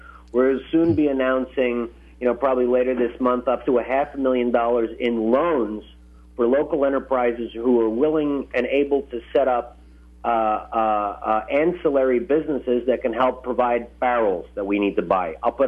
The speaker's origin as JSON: {"language": "English", "town": "Philadelphia", "region": "Pennsylvania", "country": "United States", "tie": "born there", "said": "My father's from India. I was born in Philadelphia, where America, you know, declared its independence, as you know."}